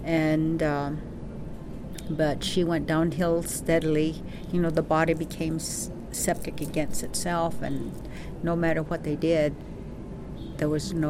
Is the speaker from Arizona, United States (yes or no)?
yes; Payson, Arizona, United States; I was born in 1950 on a cold fall morning, my mother says. And I was born and raised in Payson. Have lived here almost all my life.